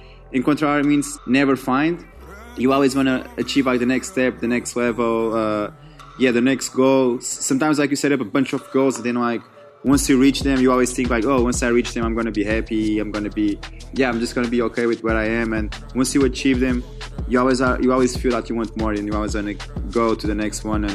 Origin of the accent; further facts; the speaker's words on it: Caldas da Rainha, Leiria District, Portugal; Avenal 2500 means it's the name of the neighborhood where I come from in my hometown called Caldas da Rainha.